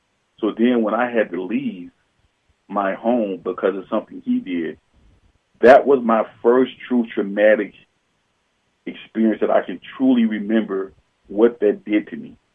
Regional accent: Flint, Michigan, United States; now in Lansing, United States; You know, I reside in Lansing, Michigan, but originally I'm from Flint, Michigan. I grew up, I'm a 70s baby, grew up in the 80s.

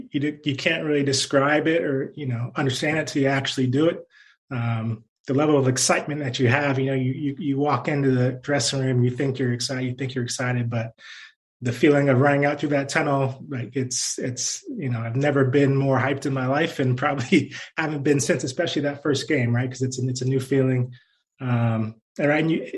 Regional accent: San Francisco, California, United States; born there; I was born in San Francisco, so it all kind of felt like home despite it being real far away.

